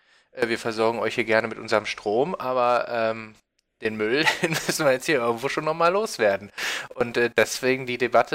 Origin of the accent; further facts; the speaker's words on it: Lower Saxony, Germany; Meine Heimat ist die Asse.